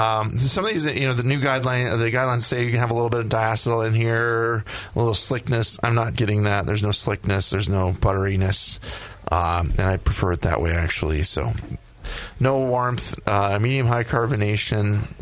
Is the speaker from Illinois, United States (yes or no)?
no; Minnesota, United States; Yeah, well, I'm from Minnesota, and it was the weirdest thing when I moved out here.